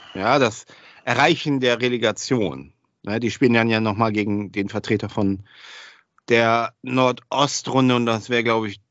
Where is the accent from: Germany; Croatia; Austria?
Germany; Oldenburg, Lower Saxony; Aber es ist natürlich, ja, als Oldenburger in Wilhelmshaven zu spielen.